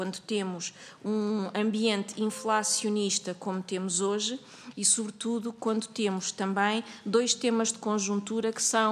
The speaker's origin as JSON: {"language": "Portuguese", "country": "Portugal", "said": "como cidadã, como portuguesa"}